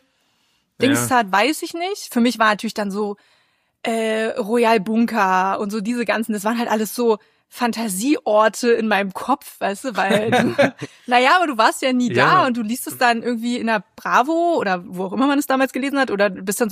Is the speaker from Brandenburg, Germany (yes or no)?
yes; Brandenburg, Germany; Und ich kam halt, oder ich komme aus Brandenburg. Das heißt, Berlin war nicht so weit weg.